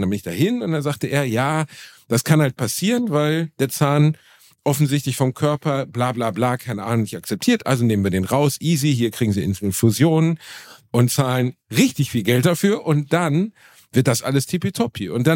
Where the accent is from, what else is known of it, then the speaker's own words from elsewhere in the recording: Gelsenkirchen, North Rhine-Westphalia, Germany; Das war einfach mein Zahnarzt als Teenager in Gelsenkirchen.